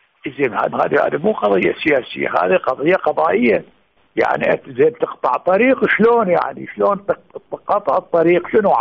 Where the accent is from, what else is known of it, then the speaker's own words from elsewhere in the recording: Iraq; عندنا بالعراق اكو خلط اوراق